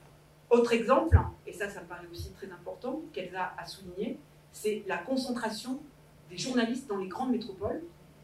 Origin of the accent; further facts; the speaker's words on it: South-West France, France; accent: South-West French; On avait un accent dans le Sud-Ouest, on avait un accent, alors je sais que ça s'entend encore quand je vous parle à la radio, mais on avait un accent très prononcé.